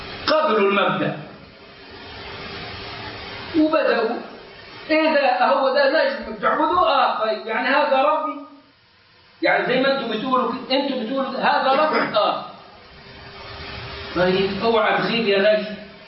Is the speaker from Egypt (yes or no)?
yes; Egypt; فالأمر جميل، وإحنا عندنا في مصر بنغني له.